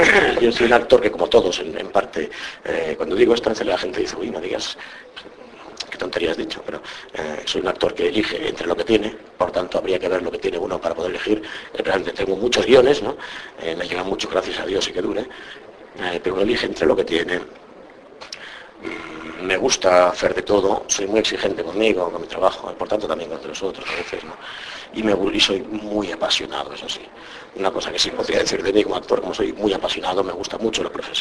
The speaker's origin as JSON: {"language": "Spanish", "town": "Barcelona", "region": "Catalonia", "country": "Spain", "said": "Somos de Barcelona los dos"}